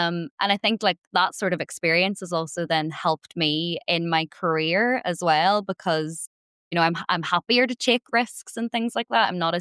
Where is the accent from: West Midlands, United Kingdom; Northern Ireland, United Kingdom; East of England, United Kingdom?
Northern Ireland, United Kingdom; coming from quite a small town, like I'm not actually from Belfast, I'm from outside of Belfast where everybody knows everybody.